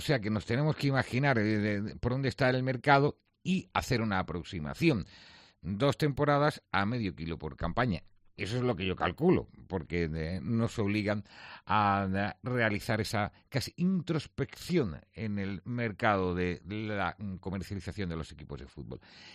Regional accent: Granada, Andalusia, Spain; Con felicidad, como granadinos

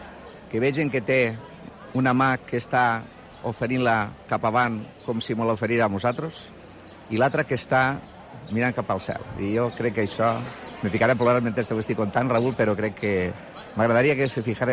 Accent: Vila-real, Valencian Community, Spain; som de Vila-real, és un dia gran

